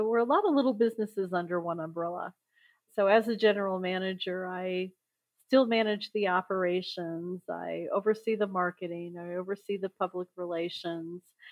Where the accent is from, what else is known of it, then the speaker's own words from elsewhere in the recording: Iowa, United States; Yeah, my hometown is in Iowa, and I, you know, go back about once a year, but never in the winter.